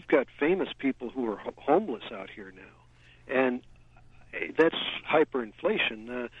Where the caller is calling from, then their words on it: San Francisco, California, United States; If you look at I'm calling you from San Francisco, where the price of a studio is closing in on like $4,000 a month